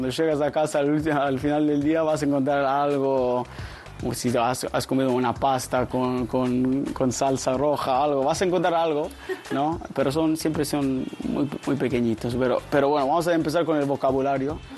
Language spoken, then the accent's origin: Spanish; Qatar; Yo tengo 28 años, soy de Qatar, como pueden ver. Y bueno, mi madre es de Uruguay y mi abuela es de Barcelona, entonces en casa pues siempre hemos hablado en español y por eso aprendí.